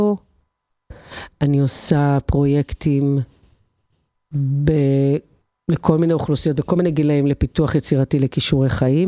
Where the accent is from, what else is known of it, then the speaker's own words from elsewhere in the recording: Kfar Vitkin, Central District, Israel; אני דור שלישי בכפר ויטקין. כן, זה מאוד משמעותי. הילדים שלי כבר דור רביעי.